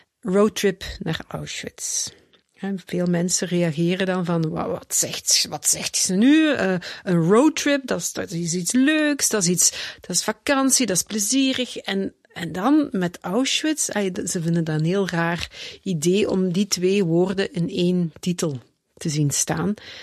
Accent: Genk, Limburg, Belgium; now in Hemiksem, Belgium; Ik ben van Limburgse afkomst. Hè. Ik ben opgegroeid in Genk, maar ik woon al 25 jaar in het Antwerpse. Op verschillende plekken. Nu ben ik geland in Hemiksem.

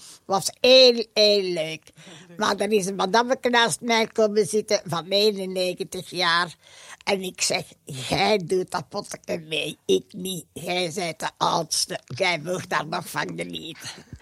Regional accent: Steenokkerzeel, Flanders, Belgium; now in Berchem, Belgium; Ik ben van Sint-Okkerzeel.

